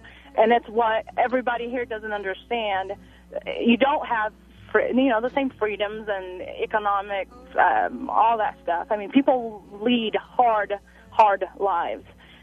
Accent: São Paulo, Brazil; São Paulo.

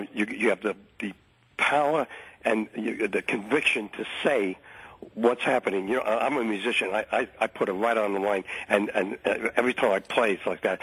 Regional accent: Bronx, New York, United States; I'm from the Bronx, just as you are, and I love when you do up stuff.

